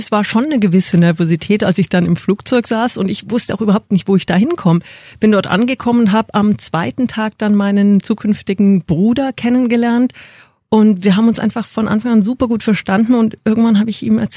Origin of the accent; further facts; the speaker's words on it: Munich, Bavaria, Germany; born there; Ich bin geboren in München, 5 Kilometer von BMW, vom Headquarter entfernt.